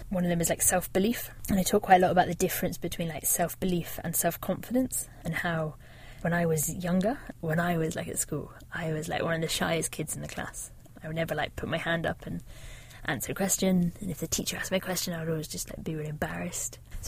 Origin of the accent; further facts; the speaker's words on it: South West England, United Kingdom; I grew up in Devon, right in the south coast, like as far from mountains as you get really in the UK.